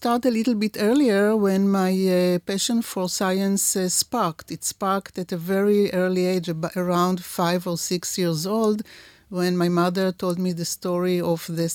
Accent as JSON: {"language": "English", "town": "Tel Aviv", "region": "Tel Aviv District", "country": "Israel", "tie": "born or raised there", "said": "I was born and raised in Tel Aviv. My early years were probably no different than many other Israelis of my generation."}